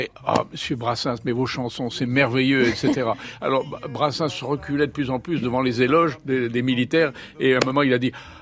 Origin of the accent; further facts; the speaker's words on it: Lyon, Auvergne-Rhône-Alpes, France; les amours de, un peu contrariés dans ma ville natale, Lyon.